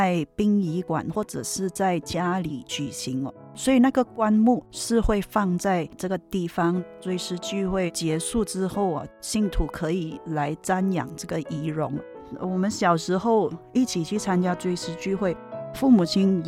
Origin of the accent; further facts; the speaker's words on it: West Coast, Malaysia; 我是来自马来西亚西海岸嘉颖教会的 … 神学生。小妹从小就信主